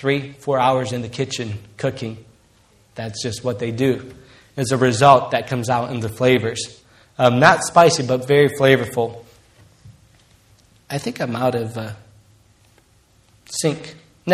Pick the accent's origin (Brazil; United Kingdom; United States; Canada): Brazil; come afternoon growing up in Brazil as a little boy